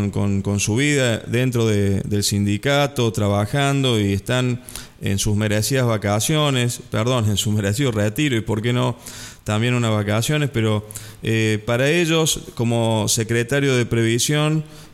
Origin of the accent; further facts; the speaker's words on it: Córdoba, Argentina; y lo cito con orgullo como cordobés